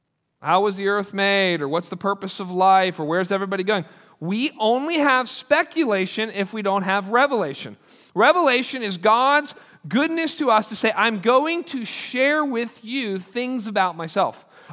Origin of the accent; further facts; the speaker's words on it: Pittsburgh, Pennsylvania, United States; I know when I grew up in Pittsburgh, I was a nominal Catholic kid growing up.